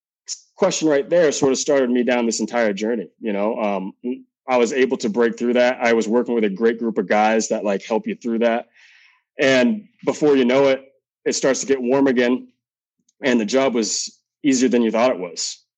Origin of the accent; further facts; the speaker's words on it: Augusta, Maine, United States; also born or lived in Brunswick; I grew up in Augusta, and then I ended up moving to Brunswick, and Brunswick is on the coast.